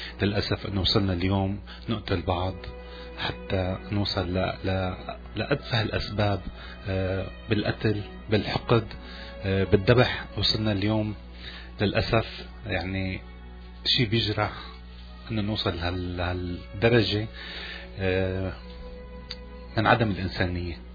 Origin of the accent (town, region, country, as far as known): Syria